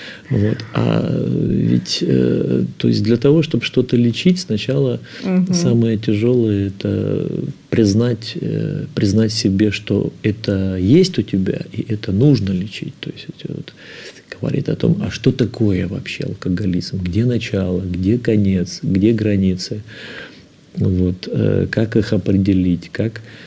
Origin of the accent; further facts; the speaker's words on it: Lithuania; в Литве у себя вот на малой родине я и так являюсь доктором наук